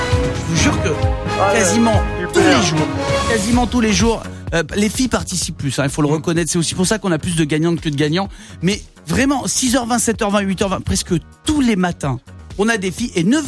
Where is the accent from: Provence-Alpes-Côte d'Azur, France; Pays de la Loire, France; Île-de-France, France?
Provence-Alpes-Côte d'Azur, France; Aix-en-Provence; Moi, tu sais que je suis d'Aix, hein, je suis à Aix tous les étés.